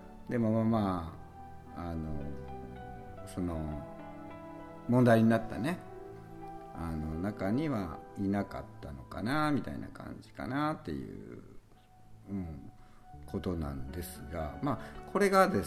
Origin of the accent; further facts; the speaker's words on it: Okayama, Japan; でもこれすごい有名な話なのね、この地元岡山の中では。